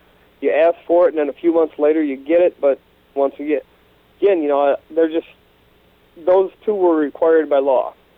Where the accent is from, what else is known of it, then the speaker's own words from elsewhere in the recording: Osseo, Minnesota, United States; I will be doing my hometown of Osseo, Lake Martha Day's parade this Sunday.